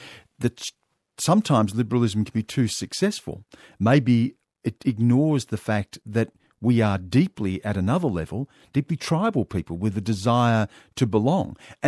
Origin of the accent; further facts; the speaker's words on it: Australia; I am black, I am white, I am Australian, I've lived abroad